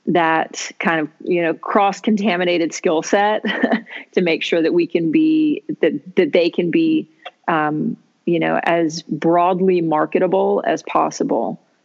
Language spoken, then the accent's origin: English; Charlotte, North Carolina, United States; I grew up all over the place. But I would think I would say that I landed in my most formative years in Charlotte, North Carolina.